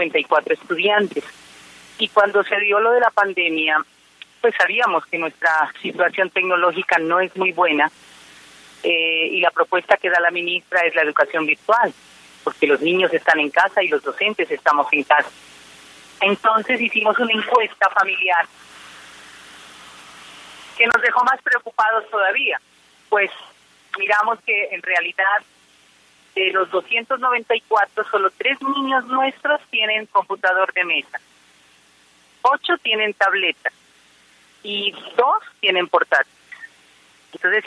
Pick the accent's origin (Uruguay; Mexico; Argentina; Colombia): Colombia; Los colombianos y todo el mundo en este momento estamos queriendo ayudar